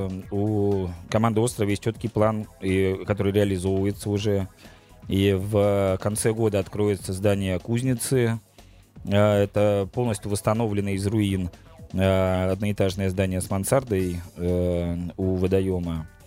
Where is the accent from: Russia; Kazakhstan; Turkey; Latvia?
Russia; Saint Petersburg; я как коренной петербуржец сам понимаю, за какие рамки нельзя выходить